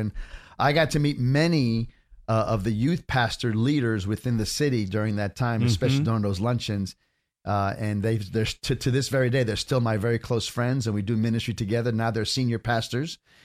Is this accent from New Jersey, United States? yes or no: yes; New Jersey, United States; born there; Well, okay, so I was born in New Jersey, 1961, so that's 60 years ago.